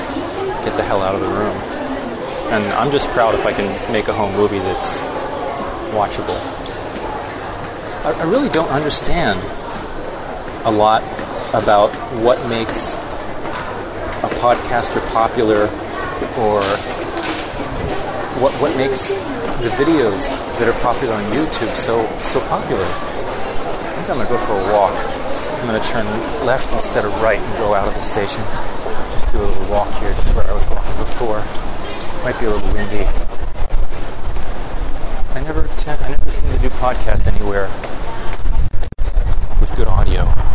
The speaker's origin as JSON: {"language": "English", "country": "United States", "tie": "born or raised there", "said": "I just felt like I didn't know anybody in America anymore."}